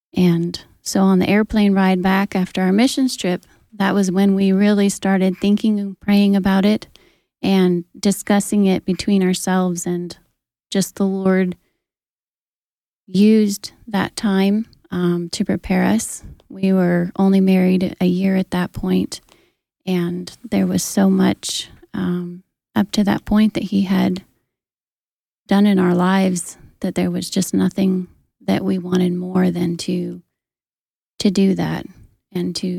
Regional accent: Alaska, United States; I grew up in Alaska and just a little log cabin down by the river, never thinking that I'd one day be in Africa.

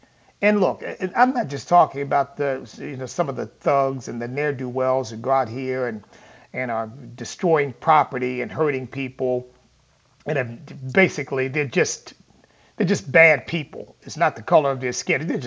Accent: United States; You know, the tears well up, and you just feel, thank God I'm an American.

